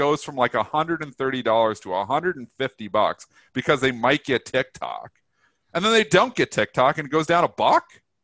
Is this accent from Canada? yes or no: yes; Canada; I am Canadian.